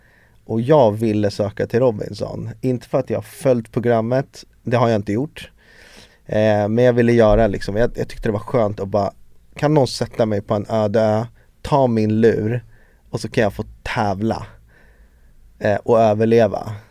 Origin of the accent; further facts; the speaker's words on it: Haninge, Stockholm County, Sweden; also born or lived in Sundsvall; Jag föddes i Sundsvall. Ett år flyttade vi till Stockholm och då föddes min brorsa. Så det är kort om min rötter. Uppvuxen i Jobro, Haninge.